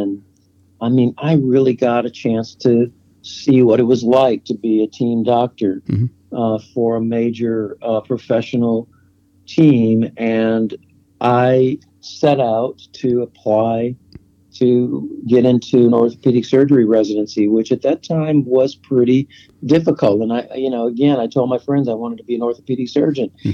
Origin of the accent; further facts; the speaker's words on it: California, United States; now in Nashville, United States; I never thought I'd be here in Nashville, Tennessee, growing up in Southern California.